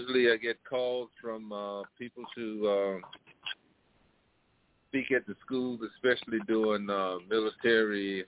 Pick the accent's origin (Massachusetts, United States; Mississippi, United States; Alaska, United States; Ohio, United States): Mississippi, United States; And growing up in Mississippi, living on these plantations and so forth, you know, you have don't have much, but you know, it's a way of life.